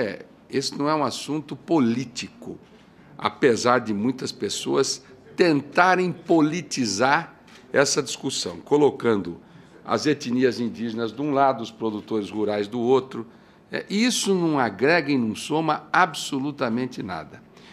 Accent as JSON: {"language": "Portuguese", "country": "Brazil", "said": "todos nós somos brasileiros."}